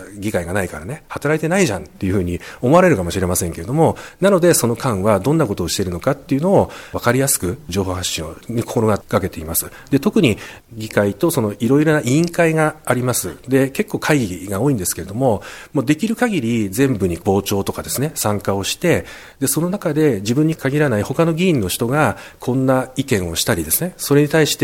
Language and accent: Japanese; Chigasaki, Kanagawa, Japan; now in Fujisawa, Japan; 生まれ育ちは茅ヶ崎で、藤沢の今鵠沼の蓮池というところのすぐ近くに住んでるんですけども、そこに来たのが7、8年前からであります